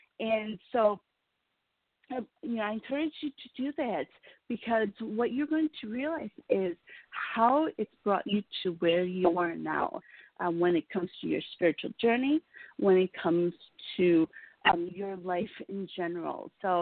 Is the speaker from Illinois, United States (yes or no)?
yes; Chicago, Illinois, United States; I was born in Chicago, and my parents worked downtown while we lived on the south side.